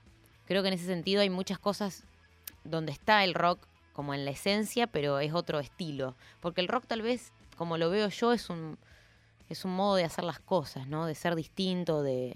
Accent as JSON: {"language": "Spanish", "town": "Sunchales", "region": "Santa Fe", "country": "Argentina", "tie": "born or raised there", "said": "Sí, estamos hablando de Sunchales."}